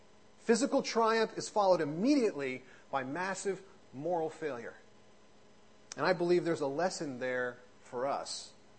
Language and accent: English; New Jersey, United States; now in Massachusetts, United States; But in my defense, I grew up in New Jersey and I didn't move to Massachusetts till 1998.